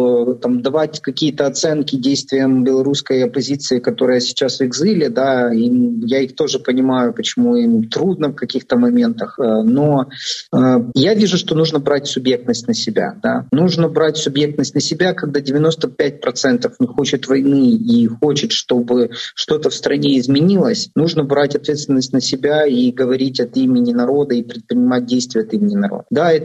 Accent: Belarus; Это я, белорус и белорусский народ

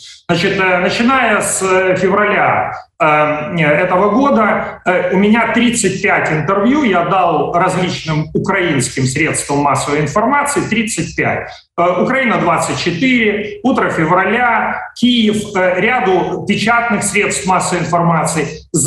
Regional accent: Belarus; я не украинец, я белорус

